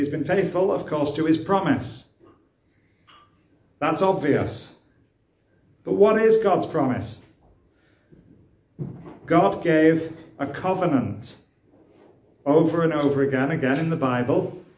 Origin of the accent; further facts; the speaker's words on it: United Kingdom; Or just say it, because we are British after all.